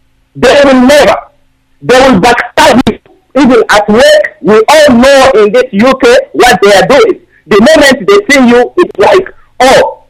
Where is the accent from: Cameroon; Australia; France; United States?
Cameroon; I was raised in Cameroon.